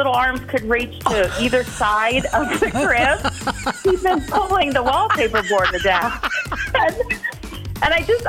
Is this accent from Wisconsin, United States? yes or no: yes; Monona, Wisconsin, United States; I'm from Monona.